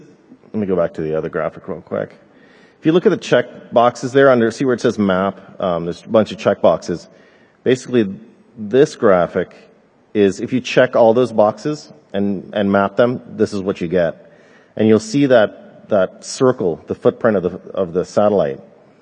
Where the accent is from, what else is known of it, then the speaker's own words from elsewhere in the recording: Florida, United States; In fact, I'm from Florida, Central Florida, and I routinely get packets coming in from Canada, Mexico, Cuba even, from Florida.